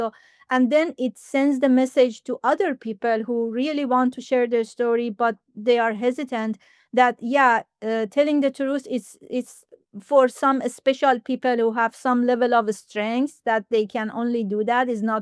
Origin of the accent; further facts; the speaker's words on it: Iran; moved away as an adult; now in Japan; I was born, first of all, I'm from Iran, and I lived in Iran for 26 years before I moved to Japan.